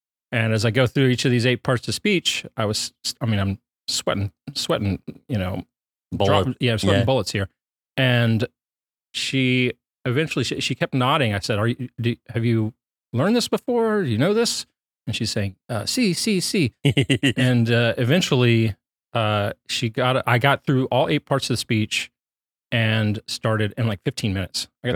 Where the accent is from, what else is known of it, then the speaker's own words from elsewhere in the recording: Alabama, United States; also born or lived in Texas / Philadelphia / Rome; now in New York, United States; Originally, I'm from Alabama. I've lived in New York for about 6 years, but I have lived in several places, including in Texas for a little while, in Philadelphia.